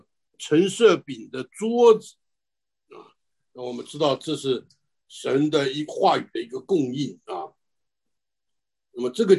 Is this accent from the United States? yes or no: yes; United States; 就我们美国人常讲的 it doesn't work 啊。